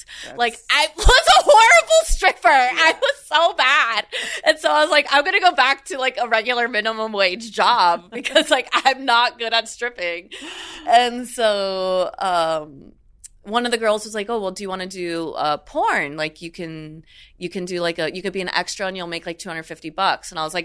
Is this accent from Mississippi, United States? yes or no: no; Florida, United States; I grew up in South Florida.